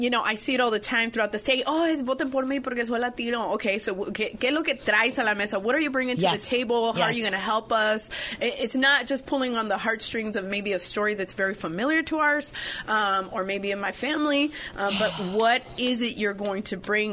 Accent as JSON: {"language": "English", "town": "Vallejo", "region": "California", "country": "United States", "tie": "born or raised there", "lives_now": "Napa, United States", "said": "I was born and raised in Vallejo, and then I came here, you know, as a young adult."}